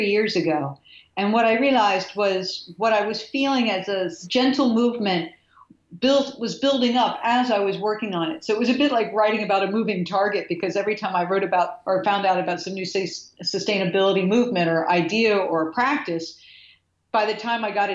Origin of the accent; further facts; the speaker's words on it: Pennsylvania, United States; I grew up near the Amish area of Pennsylvania, so we had one, but it was a rare thing in America.